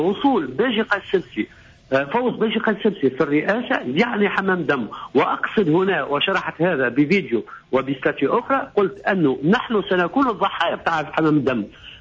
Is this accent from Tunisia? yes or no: yes; Tunisia; أنا كمواطن تونسي كمساهم في الثورة التونسية